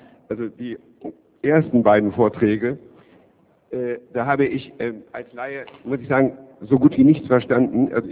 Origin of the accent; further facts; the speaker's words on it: Gatow, Berlin, Germany; Ich komme aus Gatow